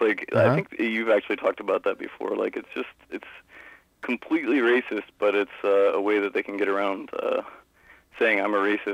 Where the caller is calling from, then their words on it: Columbus, Ohio, United States; Columbus, Ohio. Swing State.